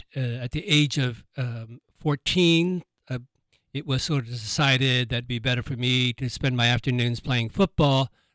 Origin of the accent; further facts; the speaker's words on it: Atlanta, Georgia, United States; I was raised in Atlanta, Georgia. And sort of back then, it was not on the music scene much at all.